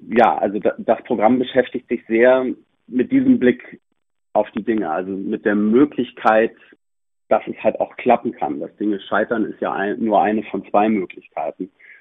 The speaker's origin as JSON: {"language": "German", "region": "Hamburg", "country": "Germany", "tie": "born there", "said": "dort in meiner Geburtsstadt Hamburg"}